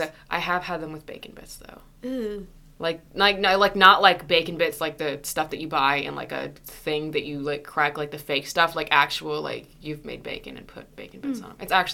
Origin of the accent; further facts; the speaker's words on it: Southern United States, United States; Now, as a Southerner born and bred, I know I don't sound like it.